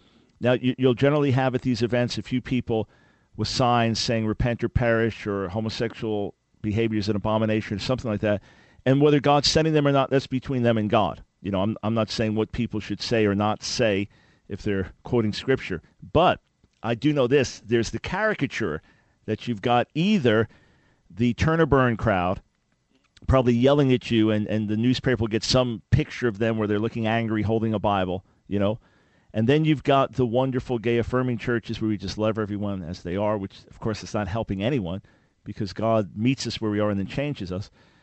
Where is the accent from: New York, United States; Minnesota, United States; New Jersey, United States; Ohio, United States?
New York, United States; when I'm from New York, you're from Boston